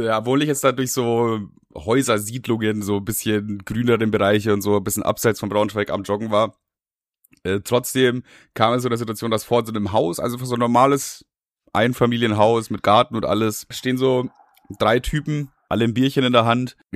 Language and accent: German; United States; als Amerikaner gewöhnt man sich daran.